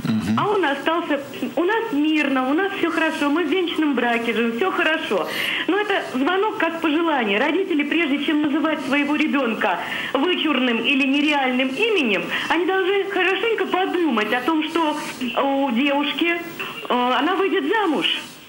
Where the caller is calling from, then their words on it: Balashikha, Moscow Oblast, Russia; Я звоню из Балашихи, это Московская область.